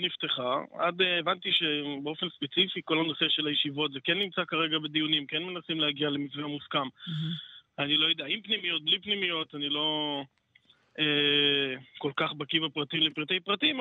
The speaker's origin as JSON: {"language": "Hebrew", "town": "Modi'in Illit", "region": "Judea and Samaria", "country": "Israel", "said": "אני ממודיעין עילית, בן 35, אב לשישה ילדים."}